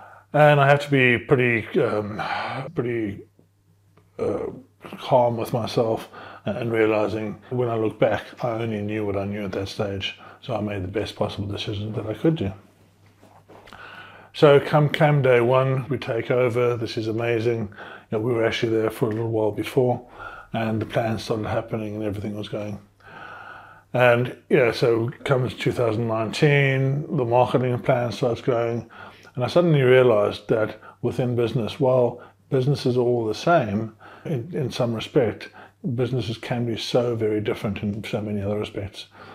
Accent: South Africa; now in United Kingdom; I came from South Africa

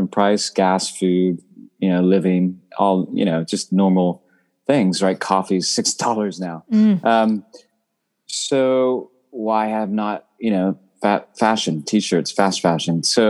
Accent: the South, United States; I mean, obviously I grew up in the South, so that was a big cash crop there.

